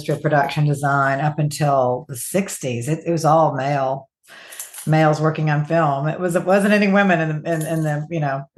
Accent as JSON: {"language": "English", "region": "the South", "country": "United States", "said": "I'm of course from the South, if you can pick up from my accent"}